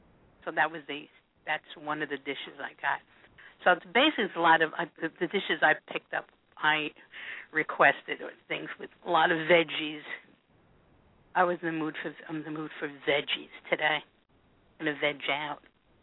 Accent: New York, United States; I mean, I'm from New York, and Italian food is I more expected

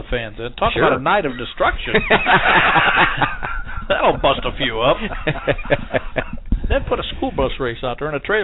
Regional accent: New Haven, Connecticut, United States; John Schnoker, based out of my hometown, New Haven, part owner of L&S Alignment.

